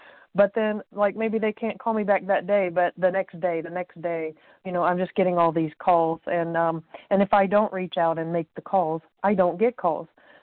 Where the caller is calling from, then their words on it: Indiana, United States; I'm calling from Indiana.